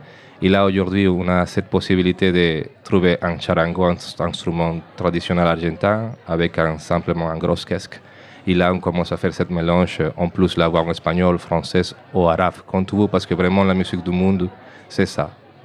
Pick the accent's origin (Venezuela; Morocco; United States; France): Venezuela; French is a second language; plutôt de l'Amérique du Sud, parce que je viens de Venezuela. Et aussi en partie colombien aussi